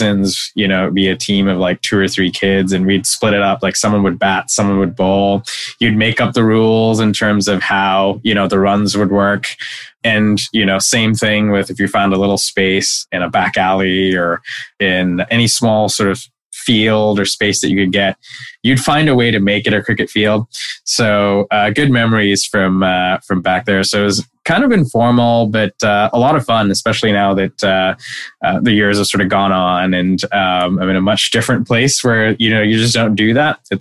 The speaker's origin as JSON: {"language": "English", "town": "Dhaka", "region": "Dhaka Division", "country": "Bangladesh", "tie": "born or raised there", "said": "kids in Bangladesh, we'd play cricket. And usually I grew up in Dhaka, which is the capital."}